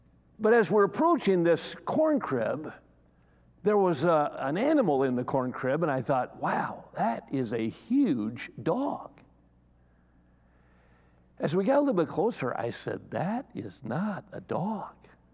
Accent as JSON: {"language": "English", "region": "Wisconsin", "country": "United States", "tie": "born or raised there", "said": "I was raised in Wisconsin, and I enjoy going around out in the country and seeing these farms"}